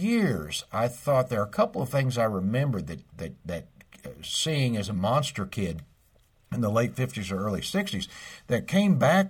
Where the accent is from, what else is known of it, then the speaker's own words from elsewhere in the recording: Oklahoma, United States; Well, see, we're from Rogers County, of course, named after Will Rogers' father, Clem.